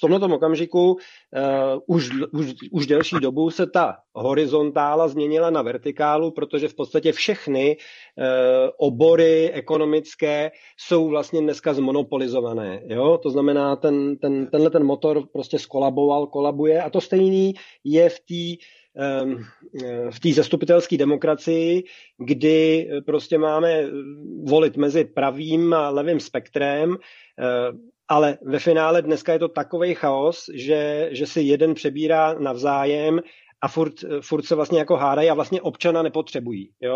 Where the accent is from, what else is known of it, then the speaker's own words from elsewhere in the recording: Prague, Czechia; jsem celý život žiju v Praze